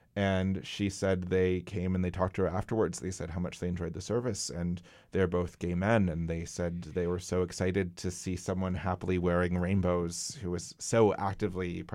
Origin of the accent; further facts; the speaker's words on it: Midwest, United States; I grew up in the Midwest, so no one would ever be that direct